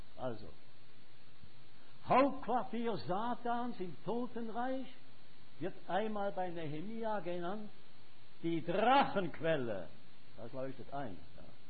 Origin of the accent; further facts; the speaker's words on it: Schaffhausen, Switzerland; Ich habe mal als Bub in Schaffhausen, eine Badanstalt im Rhein, habe ich mich da gerade hingelegt